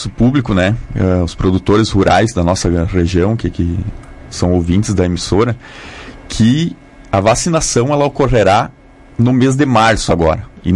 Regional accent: Sarandi, Rio Grande do Sul, Brazil; eu sou natural aqui de Sarandi, filho de Sarandi, né? Cursei faculdade de medicina veterinária na Universidade de Passo Fundo e após formado fui residir, há mais de 10 anos residia no em Rodeio Bonito

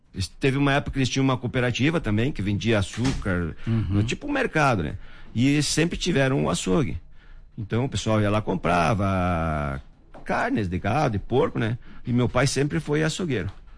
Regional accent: Marau, Rio Grande do Sul, Brazil; Vieram novos para cá e nasci em 1961 aqui em Marau. Esse ano faço 65 anos.

